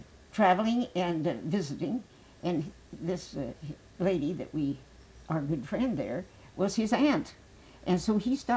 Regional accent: Oquawka, Illinois, United States; I grew up in a little county seat town where we had a big courthouse with pillars, like here, in Illinois, located right on the banks of the Mississippi River, by the name of Oquaka.

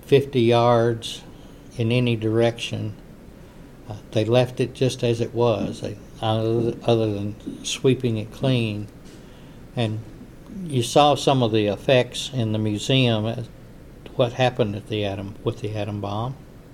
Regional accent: Kentucky, United States; she had a million questions when she found out I was from Kentucky.

